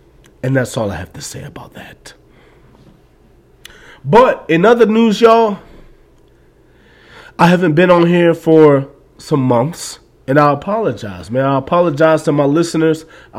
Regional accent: Philadelphia, Pennsylvania, United States; I'm from Philly. I'm from North Philly. I'm from SMS, Strawberry Mansion section.

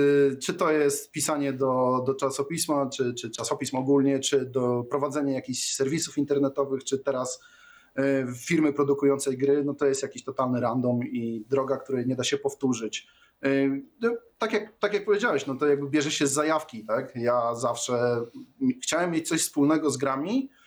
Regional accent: Wrocław, Lower Silesian Voivodeship, Poland; ja jestem z Wrocławia i wcale nie miałem jakichś wielu znajomych, którzy grali tam w tym Wrocławiu

